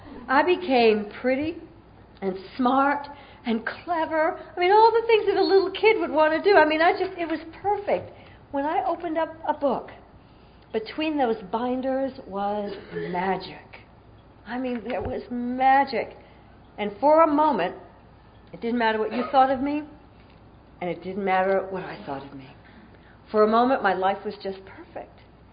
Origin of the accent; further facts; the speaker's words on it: Atlanta, Georgia, United States; what I remember most about growing up as a little kid in the South, I was born in Atlanta, Georgia, growing up in the South, was I hated who I was.